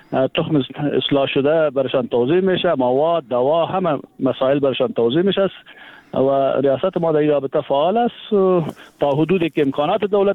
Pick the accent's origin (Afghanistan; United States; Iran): Afghanistan; Kapisa; ما نه تنها کس کاپیسا بلکه ما از افغانستان هستیم.